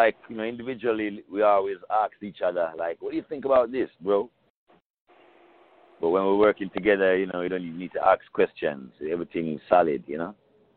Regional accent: London, United Kingdom; born there; because I was born in London.

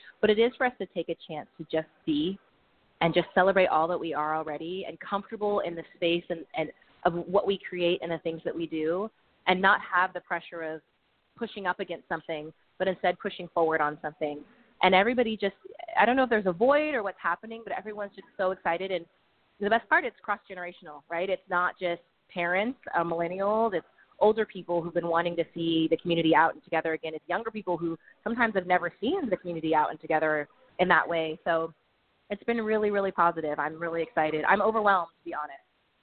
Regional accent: California, United States; I'm a millennial and I'm a woman and, you know, I'm Californian

